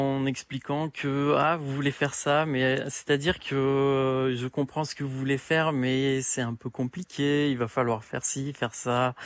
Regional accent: France; now in Japan; Quand on arrive, les premiers instants au Japon, on est français et on a nos caractères de français, on a nos attitudes de français

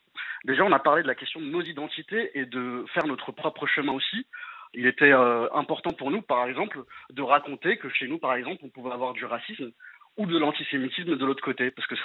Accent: Paris, Île-de-France, France; mon quartier où j'ai grandi à Belleville

